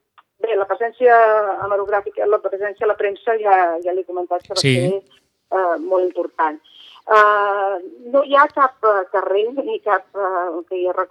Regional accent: Barcelona, Catalonia, Spain; i això em sap greu dir-ho perquè soc barcelonina

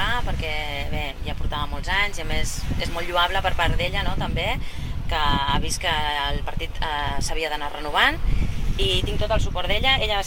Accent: Sitges, Catalonia, Spain; intentaré fer tot per Sitges, que és el meu poble i que és el que m'estimo.

